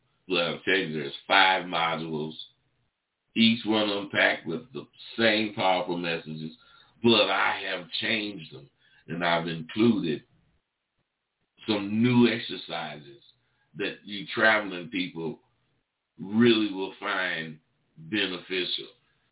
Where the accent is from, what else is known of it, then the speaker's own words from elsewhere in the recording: California, United States; I'm in California. I'm from California, and I done turned out.